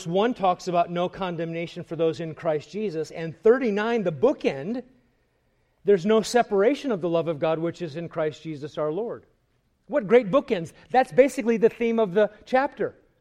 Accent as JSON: {"language": "English", "region": "Nebraska", "country": "United States", "tie": "born or raised there", "also_born_or_lived": "California", "said": "I'm born and raised in Nebraska, so."}